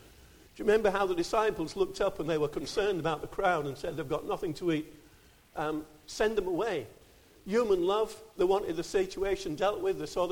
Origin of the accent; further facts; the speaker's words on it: Yorkshire and the Humber, United Kingdom; I come from Yorkshire.